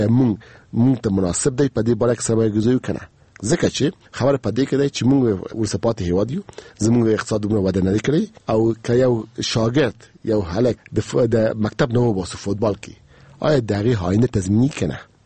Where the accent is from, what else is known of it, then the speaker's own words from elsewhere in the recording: Afghanistan; مونږ یو افغان یو